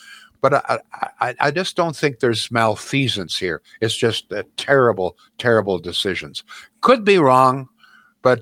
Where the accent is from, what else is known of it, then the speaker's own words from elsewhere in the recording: Canada; Folks, listen, as a Canadian citizen, I think we have a responsibility to learn what goes on